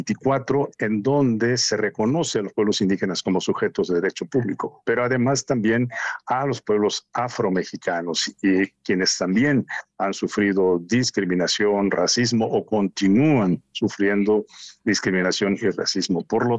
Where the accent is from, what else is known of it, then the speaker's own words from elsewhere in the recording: Mexico; pero como mexicano, primer mexicano indígena que ocupa este cargo en el sistema de Naciones Unidas